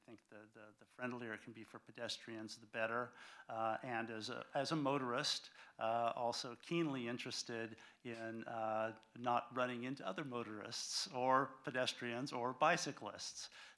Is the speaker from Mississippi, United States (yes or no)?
no; Oregon, United States; also born or lived in Salem; I am not only a native Oregonian, but this is sort of my original stomping grounds. I was born in Salem, grew up in Almsville, and have lived in Kaiser for the last 35 plus years.